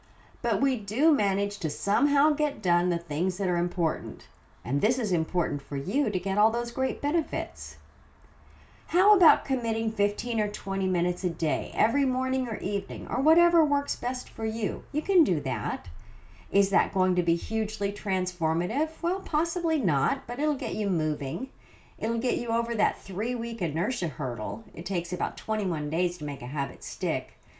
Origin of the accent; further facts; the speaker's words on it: the South, United States; I grew up in the South where you didn't exercise unless you run a sports team and you didn't run unless something was chasing you.